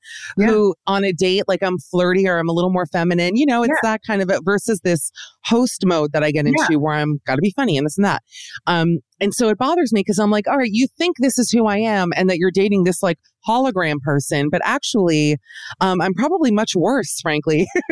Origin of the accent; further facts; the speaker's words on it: Miami, Florida, United States; I'm actually from Miami, where I am as we speak.